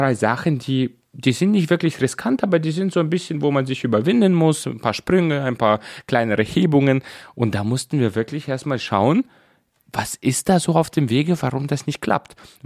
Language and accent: German; Moldova; now in Germany; Ich komme ja aus Moldawien und wir hatten noch jahrelang ein Plumpsklo